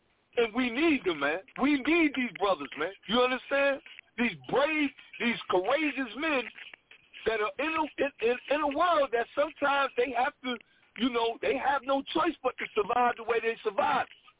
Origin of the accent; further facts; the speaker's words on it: Paterson, New Jersey, United States; I'm from Paterson, New Jersey.